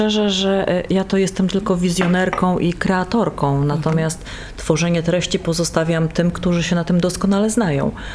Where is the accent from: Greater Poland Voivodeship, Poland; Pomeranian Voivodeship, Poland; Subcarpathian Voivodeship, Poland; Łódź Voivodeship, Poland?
Pomeranian Voivodeship, Poland; Gdynia; A to głównie dlatego, że pochodzę z Trójmiasta. Pochodzę z Gdyni i gdzieś tam to Trójmiasto, szczególnie Gdynia, cały czas płyną w mojej krwi.